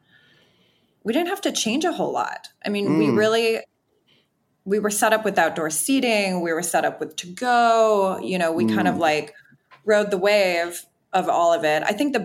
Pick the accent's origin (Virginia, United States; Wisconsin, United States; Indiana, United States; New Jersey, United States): Wisconsin, United States; I'm from Wisconsin. One thing that you'll hear me say that over and over and over again. I'm from Wisconsin.